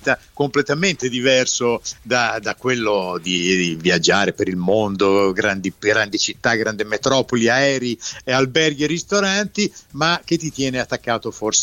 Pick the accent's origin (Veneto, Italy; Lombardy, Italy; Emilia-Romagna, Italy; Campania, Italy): Emilia-Romagna, Italy; Bologna; ahimè, in quanto bolognese, che non mi dà grandi soddisfazioni